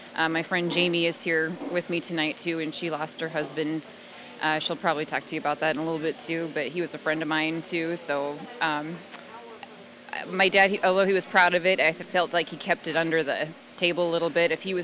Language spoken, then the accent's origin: English; Harcourt, Iowa, United States; I come from Harcourt, Iowa.